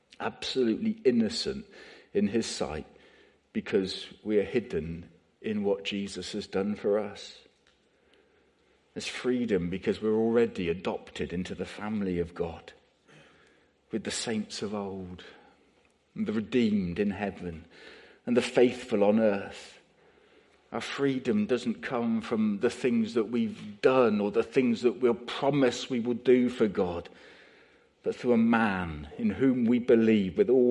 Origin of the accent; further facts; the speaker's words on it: Bradford-on-Avon, South West England, United Kingdom; I used to know a man when I was growing up in Bradford-on-Avon.